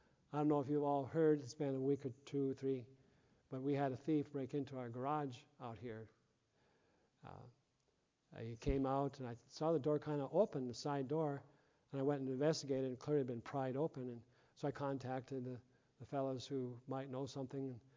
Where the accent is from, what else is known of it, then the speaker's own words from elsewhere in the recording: Tyndall, South Dakota, United States; Carol and I were in Tyndall, my hometown, a week ago for a high school reunion